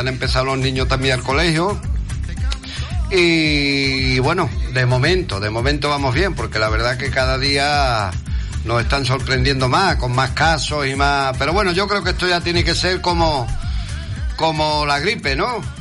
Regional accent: Algeciras, Andalusia, Spain; Segundo, yo de Algeciras.

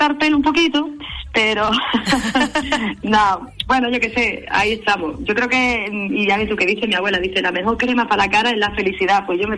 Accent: Cádiz, Andalusia, Spain; teniendo una base como la que he tenido viviendo de pequeña en Cádiz

